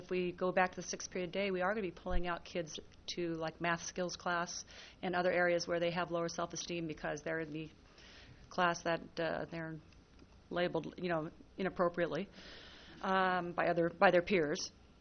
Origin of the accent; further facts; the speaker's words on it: Walnut Grove, United States; from Walnut Grove, and I represent the science and the PE department.